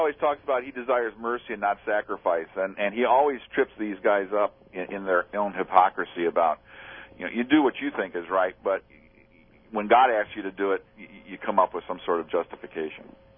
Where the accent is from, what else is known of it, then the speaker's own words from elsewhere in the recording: Cleveland, Ohio, United States; and I'm from Cleveland. I can't tell anybody that around here.